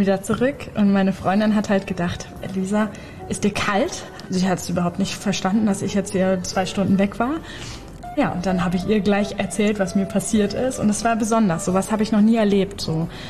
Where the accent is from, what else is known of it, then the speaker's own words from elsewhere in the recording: Hamburg, Germany; Und wir kommen jetzt zum Beispiel aus Hamburg